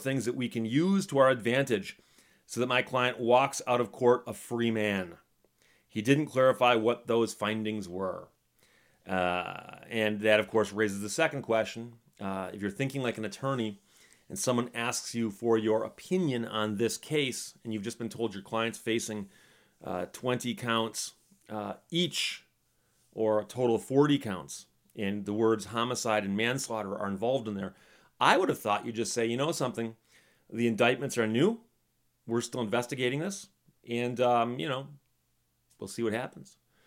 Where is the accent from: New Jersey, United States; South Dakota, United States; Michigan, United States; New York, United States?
Michigan, United States; Detroit; And I've mentioned before that, you know, I'm from the Detroit area